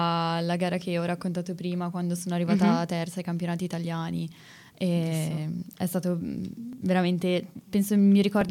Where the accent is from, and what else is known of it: Milan, Lombardy, Italy